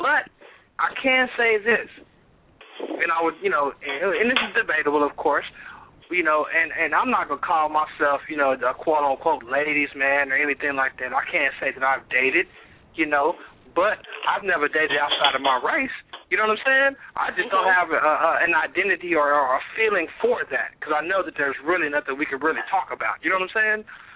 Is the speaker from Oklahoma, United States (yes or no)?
yes; Tulsa, Oklahoma, United States; I'm from Tulsa, Oklahoma. I still carry my 918 number